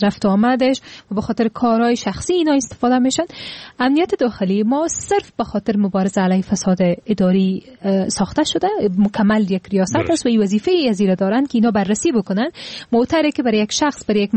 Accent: Afghanistan; طبیعی است که به عنوان یک افغان

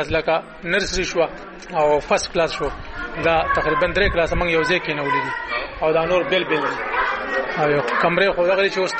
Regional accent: Maidan Wardak, Afghanistan; زه د وردګ یم

